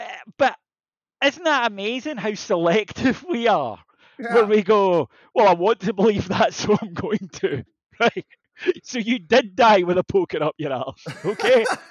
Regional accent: United Kingdom; because we're British

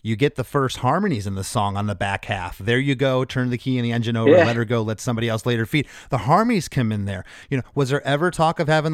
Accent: New Jersey, United States; Come on, I'm from Jersey.

